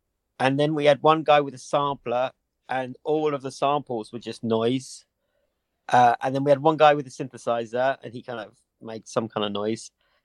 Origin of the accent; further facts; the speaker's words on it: United Kingdom; now in Paris, France; We're based in Paris, in France. I'm British.